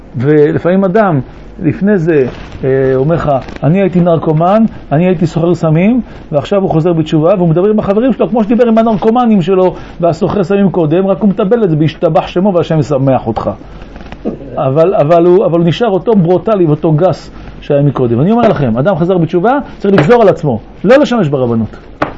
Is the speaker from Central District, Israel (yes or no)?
no; Bat Yam, Tel Aviv District, Israel; אני הייתי בבת ים, אני גדלתי בבת ים.